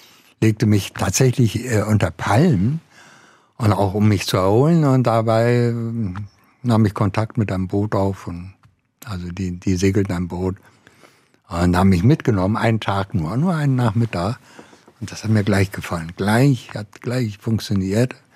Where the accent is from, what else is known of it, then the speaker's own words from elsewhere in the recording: Mecklenburg-Vorpommern, Germany; Nein, das war noch in der DDR, in Mecklenburg.